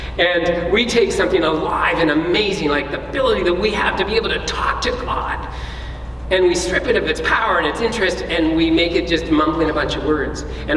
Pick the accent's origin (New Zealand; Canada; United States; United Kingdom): Canada; Ontario; But I grew up in Ontario, and in my school days